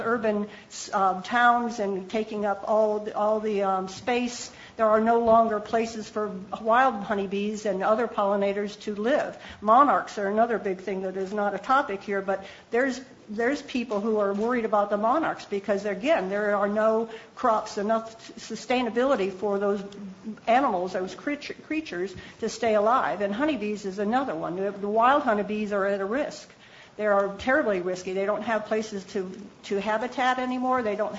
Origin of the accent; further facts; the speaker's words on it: Cleveland, Ohio, United States; I'm from Cleveland, Ohio